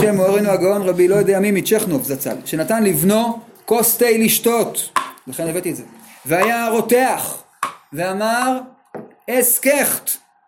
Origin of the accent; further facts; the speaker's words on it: Jerusalem, Jerusalem District, Israel; כשאני הייתי ילד קטן, גדלתי בקריית משה. כן? כל הדברים הטובים שעוד נשארו בי זה משם. אחר כך, גדלתי בקריית משה.